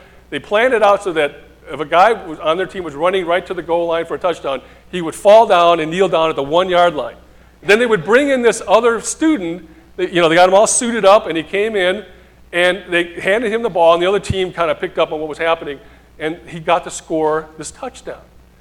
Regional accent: Michigan, United States; some of you know that I grew up near Detroit, Michigan.

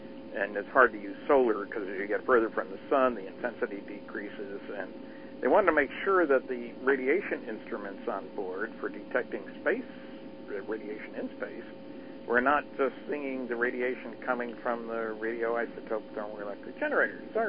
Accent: New Jersey, United States; Anyway, background, I grew up in New Jersey. Spent 2 years at Rutgers in New Brunswick, New Jersey.

